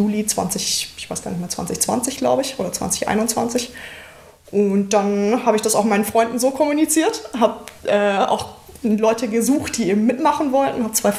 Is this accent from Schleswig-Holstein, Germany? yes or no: no; Freiburg, Baden-Württemberg, Germany; Also wie gesagt, ich komme aus Freiburg.